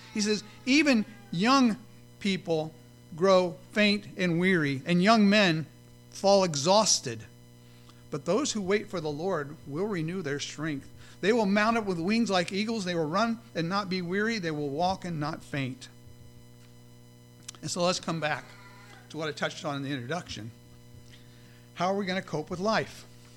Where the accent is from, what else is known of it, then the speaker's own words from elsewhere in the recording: United States; And I'm an American. And part of my birthright as an American is I get to experience instant gratification most of the time.